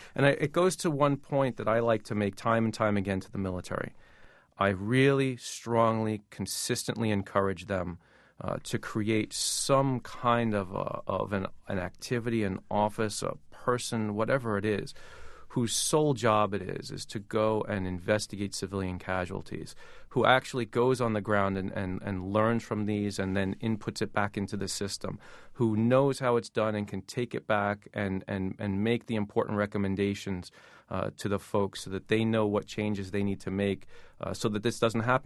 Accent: United States; And being an American, you know, I think that's important to me

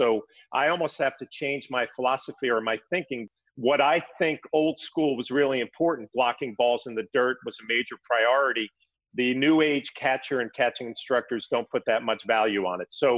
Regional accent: East Coast, United States; I think one of my greatest advantages coming up through the minor leagues was growing up on the East Coast, playing against all these kids from all over the country, California, Texas, Florida.

